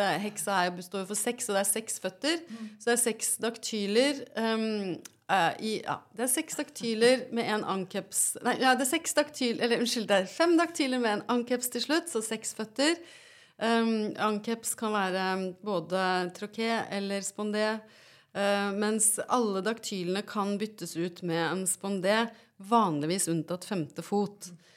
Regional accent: Trøndelag, Norway; accent: Trøndersk; first language Trøndersk; mitt morsmål jo egentlig trøndersk, for jeg har en trøndersk mamma

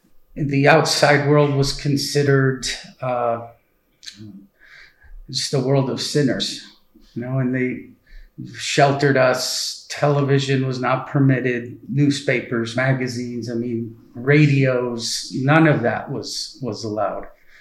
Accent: Montreal, Quebec, Canada; I was born and raised in an Orthodox Jewish family. I was born in Montreal, raised there. My parents were both Eastern European Holocaust survivors.

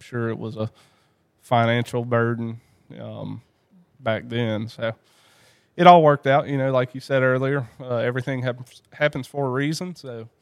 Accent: Perkinston, Mississippi, United States; from Perkinston, Mississippi.

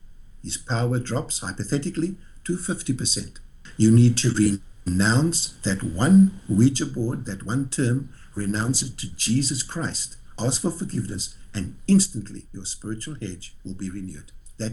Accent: Cape Town, Western Cape, South Africa; And when I left Johannesburg after my army training was finished, I went back to Cape Town, my hometown.

